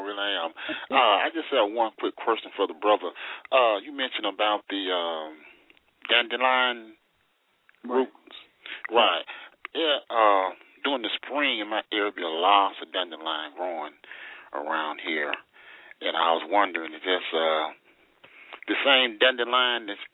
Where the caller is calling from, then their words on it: Tuscaloosa, Alabama, United States; I'm calling from Tuscaloosa, Alabama.